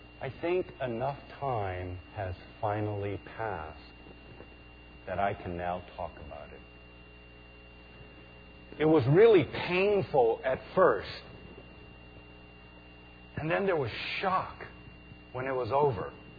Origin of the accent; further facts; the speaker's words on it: San Francisco, California, United States; Ever since I was little, growing up in San Francisco, there was only one football team.